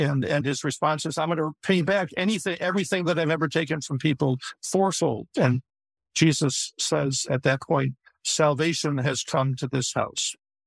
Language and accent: English; Chicago, Illinois, United States; I grew up in Chicago also and born and raised there